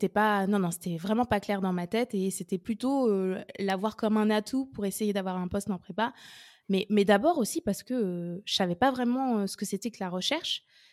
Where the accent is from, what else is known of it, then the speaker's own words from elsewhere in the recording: Orléans, Centre-Val de Loire, France; je suis d'Orléans à la base et donc j'ai commencé par des classes préparatoires à Orléans.